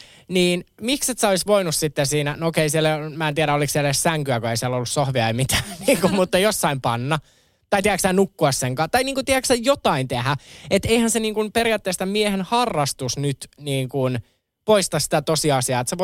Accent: Kerava, Uusimaa, Finland; kun mä nuoruuteni vietin Keravalla

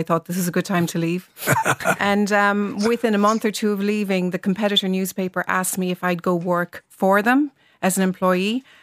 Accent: Tralee, County Kerry, Ireland; Yeah, I had various jobs in the UK and Ireland in marketing and PR, and landed myself back in Tralee, my hometown, and just couldn't get the jobs I would have had in the UK.

